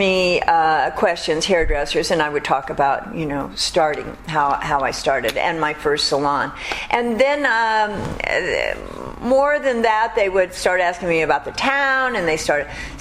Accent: Pacoima, California, United States; also born or lived in Beverly Hills; Anyway, so I was born on Burton Way. And then I was uprooted to Pacoima.

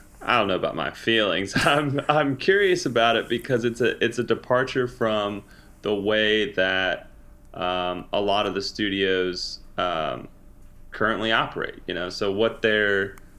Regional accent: Alabama, United States; But because we're from Alabama

